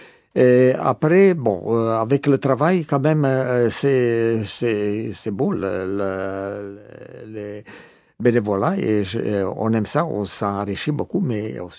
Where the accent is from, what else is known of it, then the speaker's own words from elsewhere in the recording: Croatia; now in France; je venais de Croatie, France, c'est quand même de l'autre côté des Alpes, n'est-ce pas?